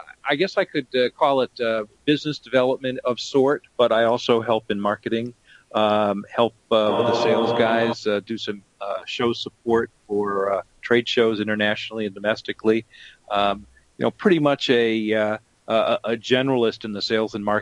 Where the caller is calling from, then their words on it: Punta Gorda, Florida, United States; Punta Gorda, Florida. I get to work out of my house